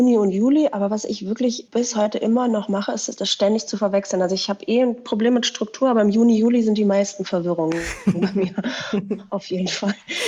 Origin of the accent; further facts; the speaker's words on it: Berlin, Germany; ich bin richtige Berlinerin. Ich bin, glaube ich, auch eine von denen, die fast vom Aussterben bedroht sind, nämlich dritte Generation.